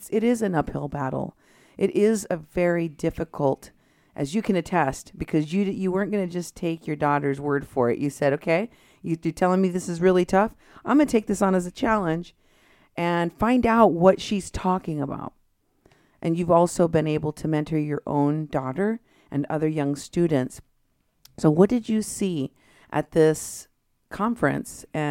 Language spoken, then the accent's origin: English; Iowa, United States; also born or lived in Houston; When I first moved up here, because I'm originally from Iowa. I'm originally from Texas. I was born in Houston. But when I moved up here from Iowa